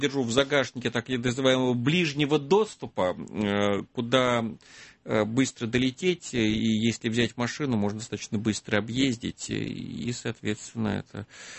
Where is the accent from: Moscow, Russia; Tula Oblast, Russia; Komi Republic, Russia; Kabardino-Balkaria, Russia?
Moscow, Russia; Сам москвич, мама из Нижнего, папа из Питера.